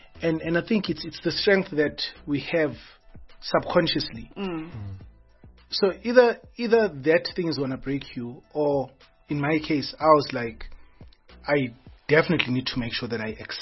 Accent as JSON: {"language": "English", "town": "Bethal", "region": "Mpumalanga", "country": "South Africa", "tie": "born or raised there", "said": "I mean I think growing up in Bethal. I was always that weird child that that was drawn more to the arts."}